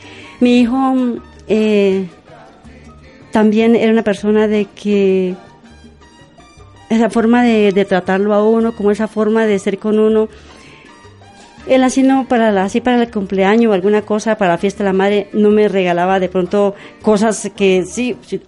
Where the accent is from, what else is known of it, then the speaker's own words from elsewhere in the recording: Boyacá, Colombia; que llamamos en Boyacá porque soy de Boyacá y a mucho honor